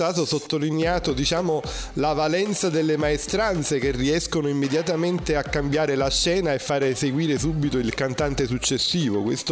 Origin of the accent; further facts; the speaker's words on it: Avellino, Campania, Italy; che tra l'altro è delle mie parti, no? Di Avellino